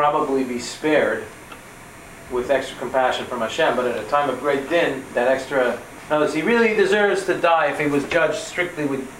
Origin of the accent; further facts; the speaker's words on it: Canada; I'm Canadian